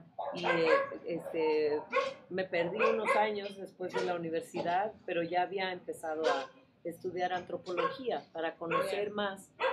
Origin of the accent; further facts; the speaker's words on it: Tlaxiaco, Oaxaca, Mexico; una familia conocida en Tlaxiaco, mi pueblo, que venía muy de vez en cuando a Tlaxiaco